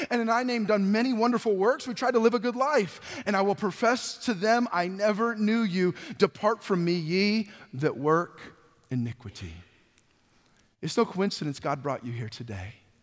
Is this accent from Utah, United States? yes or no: no; California, United States; I was raised in Northern California by a single mom.